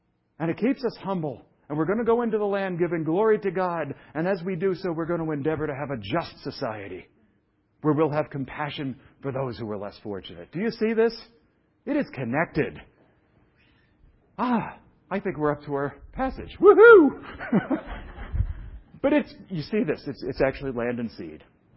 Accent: Brooklyn, New York, United States; moved away; I was raised in Brooklyn where everybody was Jewish, and I went around saying these things. And when I moved to Protestant Washington, D.C., no one knew what I was talking about.

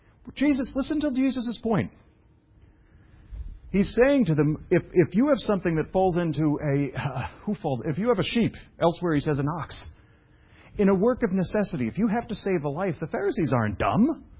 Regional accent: Brooklyn, New York, United States; All the rules I grew up with in Brooklyn, with the Orthodox Jews, for example.

